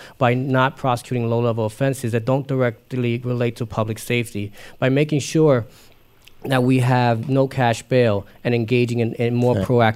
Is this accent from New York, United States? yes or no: yes; Brooklyn, New York, United States; I was growing up in East New York, Brooklyn, which was one of the toughest neighborhoods in the city.